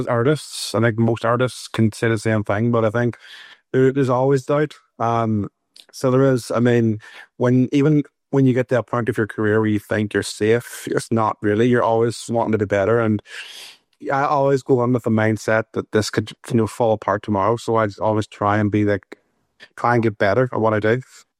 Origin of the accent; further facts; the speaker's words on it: Ireland; I mean, it's like people don't think that I'm Irish.